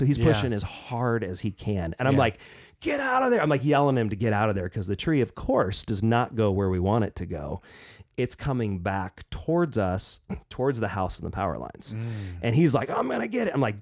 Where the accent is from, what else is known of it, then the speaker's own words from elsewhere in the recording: Oregon, United States; Now, I grew up in Southern Oregon, which was a logging community for years until logging kind of died in Oregon in like the 90s.